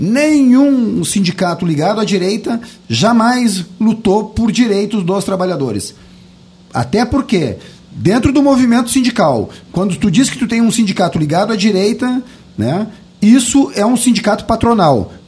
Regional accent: Pelotas, Rio Grande do Sul, Brazil; eu sou natural de Pelotas.

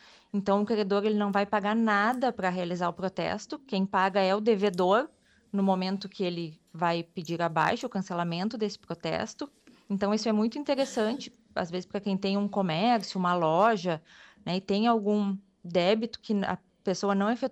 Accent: Bagé, Rio Grande do Sul, Brazil; Eu sou natural de Bagé, mas eu... Antigamente, antes de vir para cá, trabalhava num cartório em Pelotas. Tinha um cartório lá. Ah. E aí, posteriormente, escolhi São Lourenço e agora estou aqui há um ano já.

